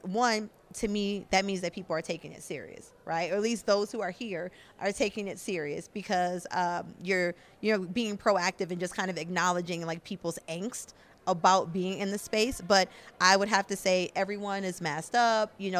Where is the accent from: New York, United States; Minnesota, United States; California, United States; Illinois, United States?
New York, United States; Buffalo; now in Austin, United States; So originally I am from Buffalo, New York.